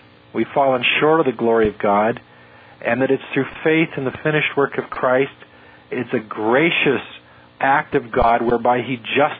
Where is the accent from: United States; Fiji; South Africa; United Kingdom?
United States; San Francisco, California; I grew up in San Francisco, you know, in a city environment.